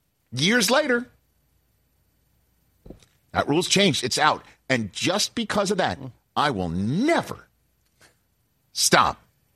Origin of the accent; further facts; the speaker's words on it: New York, United States; I would use my language of growing up in New York, and they'd be like, hey, look, New Yorker, respect where you are.